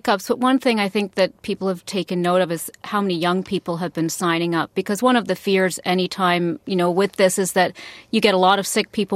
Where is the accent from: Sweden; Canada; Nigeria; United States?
Canada; I think my bias is showing here as a Canadian